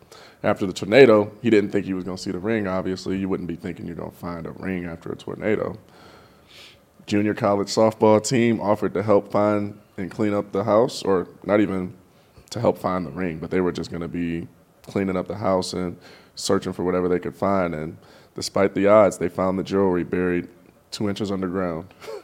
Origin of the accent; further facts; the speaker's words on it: Ohio, United States; I'm from Ohio. I haven't been in, like, a bad one, but I've been not far from one.